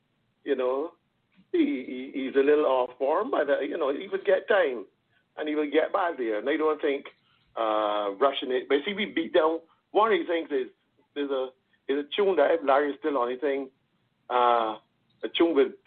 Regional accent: Trinidad & Tobago; As a Trinidadian, he's brilliant enough that he should understand.

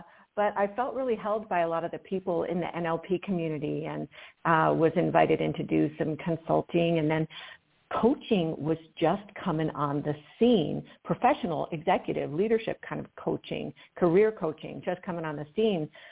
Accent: Midwest, United States; I think got imprinted in me when I grew up in the Midwest and, you know, just caring for people, being kind, and kind of meandered my way over here to Colorado.

